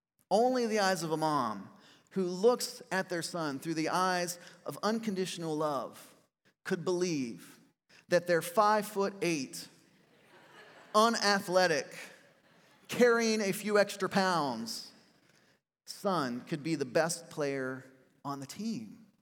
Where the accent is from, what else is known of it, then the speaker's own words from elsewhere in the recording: Pennsylvania, United States; I'm from Pennsylvania. So I went to Penn State University for college.